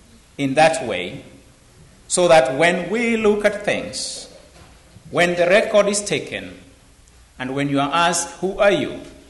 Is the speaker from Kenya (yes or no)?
yes; Kenya; just next to my home country, Kenya.